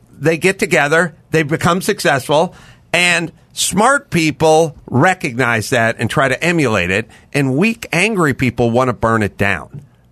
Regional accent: North Hollywood, California, United States; I'm from North Hollywood. I had a perfect Whitman sample box of cultures in North Hollywood High.

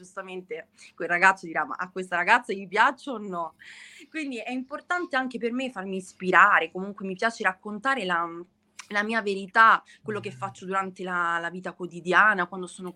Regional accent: Aprilia, Lazio, Italy; now in Rome, Italy; ho 22 anni e vengo da Aprilia, sono nata e cresciuta ad Aprilia e attualmente vivo a Roma.

